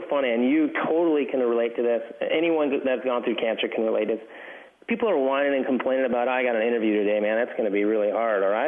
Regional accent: California, United States; also born or lived in Arizona; I grew up in the Southwest, you know, mm-hmm. Southern California, you know, Arizona.

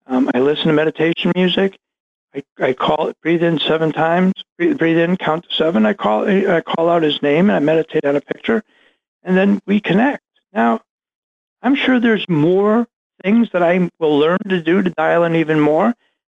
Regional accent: Buffalo, New York, United States; I have a Buffalo Bills chair. I grew up in Buffalo.

